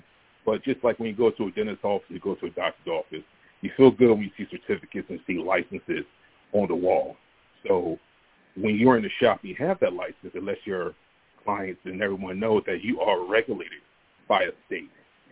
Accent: Pennsauken, New Jersey, United States; I grew up really in Pennsauken, New Jersey. That's where I started.

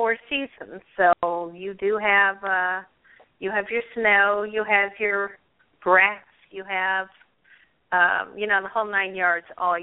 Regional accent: Arizona, United States; I'm originally from Arizona, so I would not refer to them as mountains, but I would say hills.

